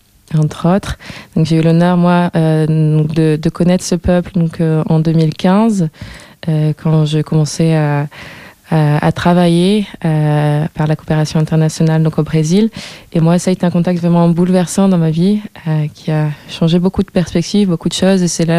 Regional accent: France; je suis française

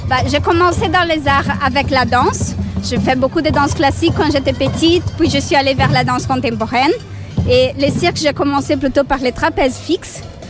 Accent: Brazil; French is a second language; now in Belgium; Je suis brésilienne, donc j'aime bien aussi aller rendre mon art au Brésil, mon pays d'origine.

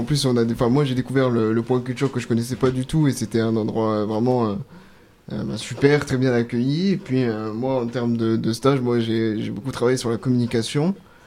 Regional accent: France; je suis français

